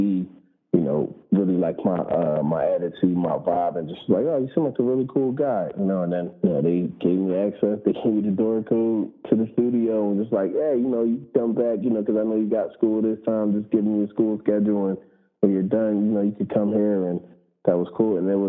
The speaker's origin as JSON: {"language": "English", "town": "Philadelphia", "region": "Pennsylvania", "country": "United States", "said": "You know, I came always from Philly like that, man."}